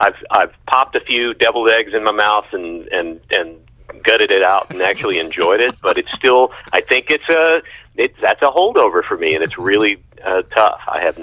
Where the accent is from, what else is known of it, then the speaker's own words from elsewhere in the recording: Texas, United States; Oh, I grew up in Texas, and so it was grits.